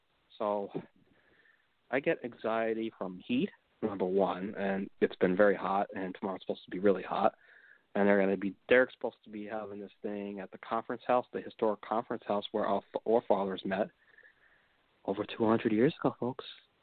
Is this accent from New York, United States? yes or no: yes; New York City, New York, United States; I'm from New York. I'm from Staten Island, New York.